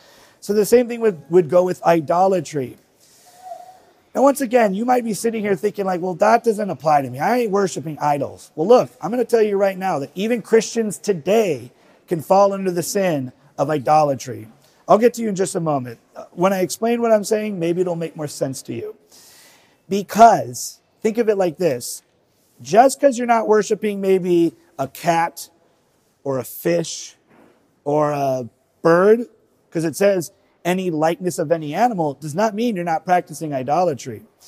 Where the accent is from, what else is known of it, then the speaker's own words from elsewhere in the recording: Hawaii, United States; I'm from Hawaii, and in Hawaii, we all understand what a tiki is, right?